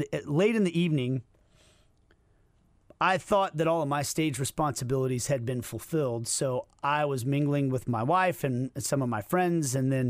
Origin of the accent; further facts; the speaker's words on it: Kansas City, Kansas, United States; I guess to still claim KCK or not. I guess that's a debate, you know, but I'm a nerd from Kansas City who loved sports.